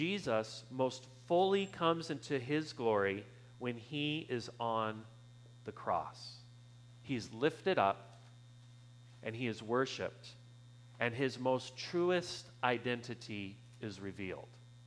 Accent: Arizona, United States; My cousin, who I grew up with in Arizona, her life took a bit of a different direction than mine.

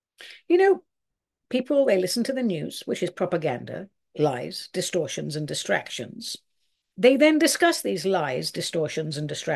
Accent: United States; And as an American, I am done with my country being used as a money laundering operation.

